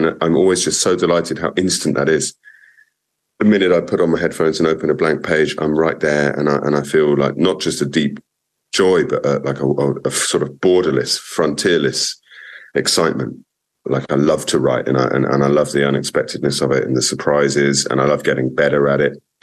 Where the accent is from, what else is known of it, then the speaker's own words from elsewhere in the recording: United Kingdom; as a British person right now, you know, there's a great deal of anger and despair and disillusionment and shame